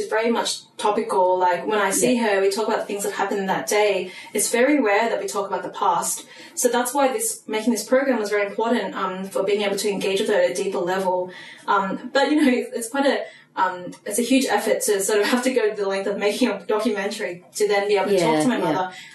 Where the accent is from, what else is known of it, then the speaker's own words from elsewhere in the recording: Australia; I mean, I was born and raised in Australia. you know, they were born and raised in Vietnam. By the time they came over here, they were fully formed adults already.